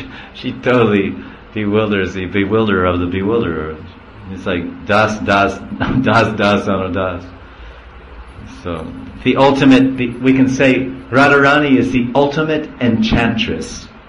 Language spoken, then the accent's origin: English; New Jersey, United States; Where's your mother? I'm from New Jersey.